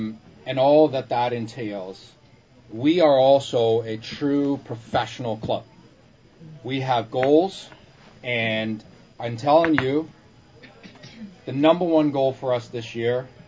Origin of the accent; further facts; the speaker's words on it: Copenhagen, Capital Region of Denmark, Denmark; Because I grew up in Copenhagen, Denmark, and over there, soccer is really all about community and supporting your local team.